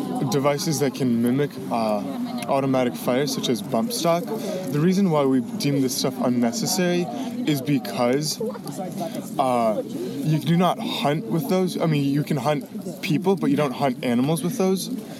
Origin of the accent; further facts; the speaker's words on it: Sherwood, Wisconsin, United States; I'm from Sherwood, Wisconsin. I go to Sherwood High School.